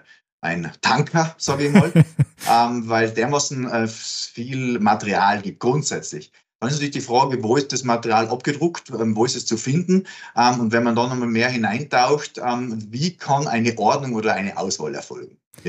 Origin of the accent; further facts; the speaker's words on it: Linz, Upper Austria, Austria; born there; Also ich bin 1971 in Linz geboren, habe dann in Innsbruck und in New Orleans Geschichte studiert